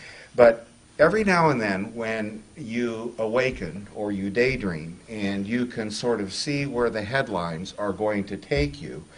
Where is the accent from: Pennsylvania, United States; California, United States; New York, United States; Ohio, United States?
Ohio, United States; and I grew up in Ohio reading the literature sponsored by the League of Women Voters